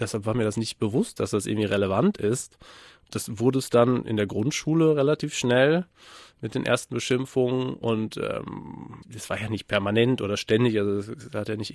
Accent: North Rhine-Westphalia, Germany; auf dem Lande in Westfalen, im Münsterland, sehr katholisch, 80er Jahre.

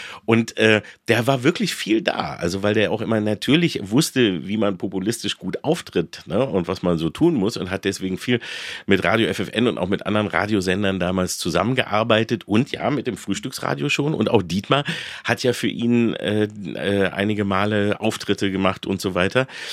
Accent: Hannover, Lower Saxony, Germany; also born or lived in Engelbostel; Da bin ich geboren worden in Engelbostel und dann aber Hannover.

